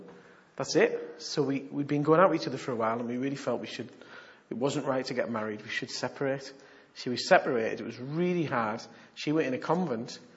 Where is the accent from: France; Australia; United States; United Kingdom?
United Kingdom; I couldn't help it. I'm British, you know.